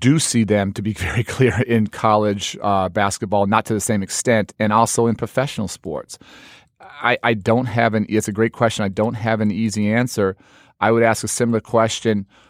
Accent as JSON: {"language": "English", "town": "Chicago", "region": "Illinois", "country": "United States", "tie": "born or raised there", "said": "I'm spending a huge amount of my time trying to reduce violence here in my hometown of Chicago."}